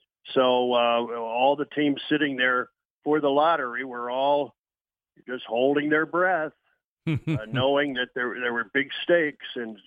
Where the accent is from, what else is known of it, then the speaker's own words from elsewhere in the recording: Wilmington, Delaware, United States; Well, I grew up in Wilmington, Delaware. My dad was a high school history teacher and a baseball coach.